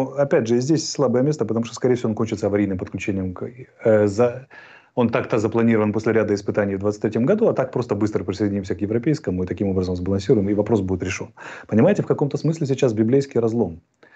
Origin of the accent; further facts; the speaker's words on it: Ukraine; first language Russian; Вот, поэтому я вот русскоязычный украинец, например, и так далее.